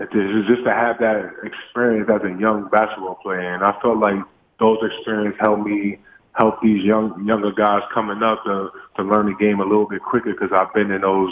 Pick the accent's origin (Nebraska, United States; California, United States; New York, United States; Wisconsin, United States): New York, United States; And just growing up in the New York streets, it's always a grind, and there's always a battle.